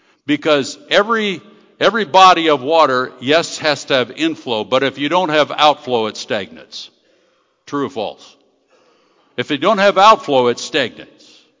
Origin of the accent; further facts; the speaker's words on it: Mildmay, Ontario, Canada; the little town I grew up in Canada, Mildmay, Ontario, they had a little weekly newspaper